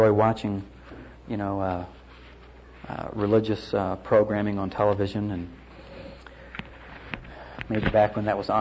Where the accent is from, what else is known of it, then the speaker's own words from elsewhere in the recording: Florida, United States; I'm from Florida originally, and my mom still lives down there